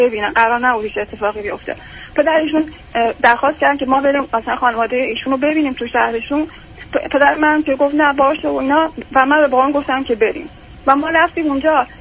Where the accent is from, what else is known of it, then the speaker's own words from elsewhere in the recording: Kerman, Iran; توی شهری درس بخونم که مثلا این فاصله من 1000 کیلومتری از شهر خودم کرمان بود داشت.